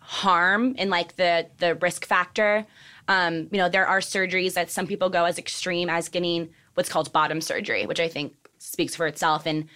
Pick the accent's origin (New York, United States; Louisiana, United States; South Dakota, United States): Louisiana, United States; Where I'm from Louisiana, and it's a little bit harder.